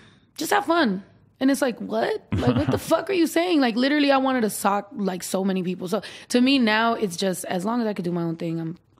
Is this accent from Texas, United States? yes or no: no; San Jose, California, United States; born there; I was born in San Jose